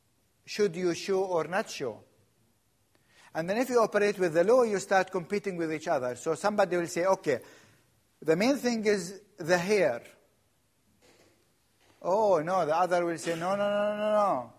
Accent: Bethlehem, West Bank, Palestine; When I grew up in Bethlehem

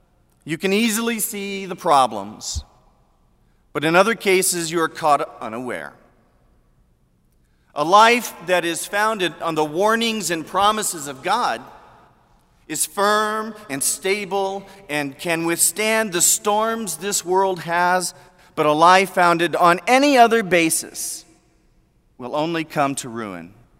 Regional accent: Kansas City, Missouri, United States; I grew up in Kansas City, Missouri, I'm proud to say.

